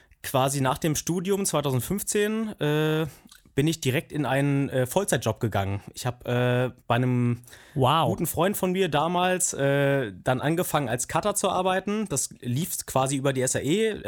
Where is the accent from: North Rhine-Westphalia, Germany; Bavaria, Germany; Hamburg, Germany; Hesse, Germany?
Hamburg, Germany; und bin aus Hamburg und ich bin Filmemacher und Videoproduzent